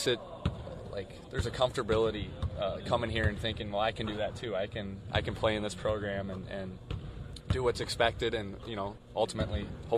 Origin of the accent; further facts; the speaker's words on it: Minnesota, United States; You know, and I grew up in Minnesota, so watching Big Ten basketball, like, that was every night, you know, it was on.